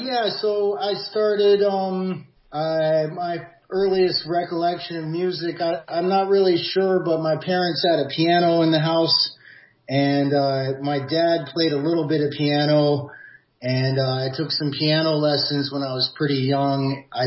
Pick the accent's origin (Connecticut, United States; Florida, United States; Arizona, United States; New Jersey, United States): Florida, United States; Jacksonville; I grew up in Jacksonville, Florida.